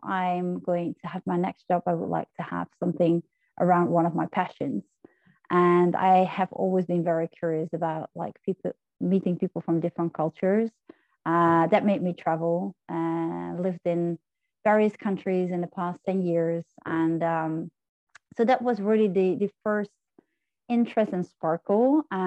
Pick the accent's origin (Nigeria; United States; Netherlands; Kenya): Netherlands; I'm from the Netherlands.